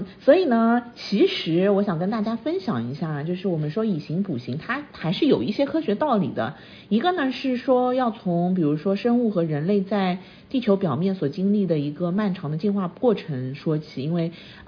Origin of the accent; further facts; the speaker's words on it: Shanghai, China; 合欢树好像南方有，我是上海的，然后我们会有合欢树